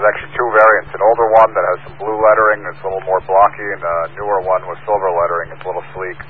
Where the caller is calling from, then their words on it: Orangeburg, New York, United States; Located in Orangeburg, New York.